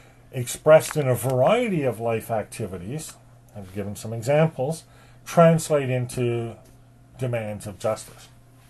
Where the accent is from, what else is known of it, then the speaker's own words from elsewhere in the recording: Canada; Being born Canadian, it's not an option for me to leave Canada and go live somewhere else